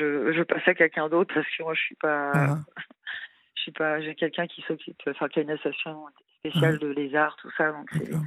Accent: Normandy, France; En fait, j'ai grandi en Sommeville, en région, dans le 76, en Normandie.

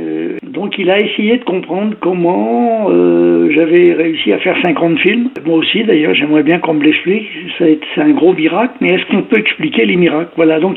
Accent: Paris, Île-de-France, France; Je suis né à Paris, bien sûr, je suis un Parisien

